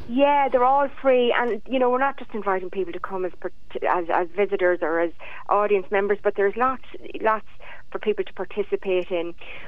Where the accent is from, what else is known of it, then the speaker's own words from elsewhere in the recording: Dublin, Leinster, Ireland; We are, as Irish people, as Dublin people, we are just... It's very much part of our lives, our daily lives